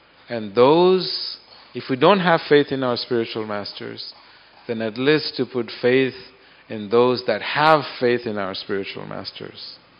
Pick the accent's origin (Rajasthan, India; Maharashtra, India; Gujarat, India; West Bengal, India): West Bengal, India; Mayapur; I grew up in Mayapur. You know, Mayapur is a very complex place and very diverse psychologically, intellectually, geographically